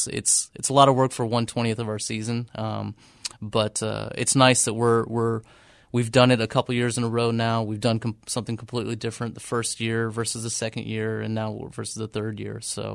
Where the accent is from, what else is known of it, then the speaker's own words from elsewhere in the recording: Jacksonville, Florida, United States; It was back in my hometown and definitely a fun part of the operation.